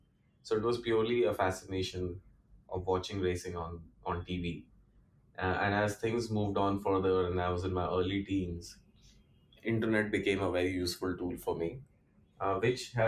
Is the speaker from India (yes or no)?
yes; New Delhi, Delhi, India; I'm originally from New Delhi.